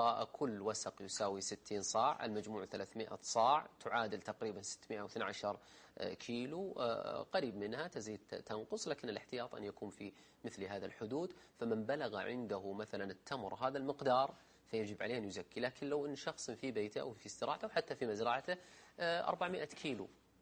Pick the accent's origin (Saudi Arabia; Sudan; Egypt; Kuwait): Saudi Arabia; إذا كانت الشركة تخرج تزكي مثل عندنا في السعودية